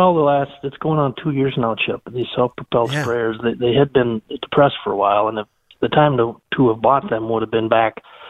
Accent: Benson, Minnesota, United States; So now, of course, that's right near where I grew up in Benson.

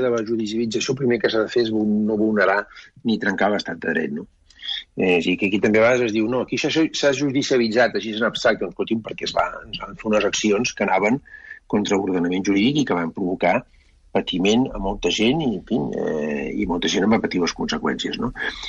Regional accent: Catalonia, Spain; hi ha molta gent que no ho som, i tots som catalans

